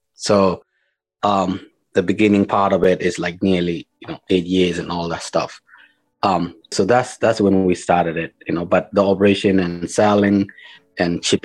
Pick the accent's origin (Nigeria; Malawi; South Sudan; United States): South Sudan; English is a second language; also born or lived in Ethiopia; I'm originally from South Sudan, which currently I am now.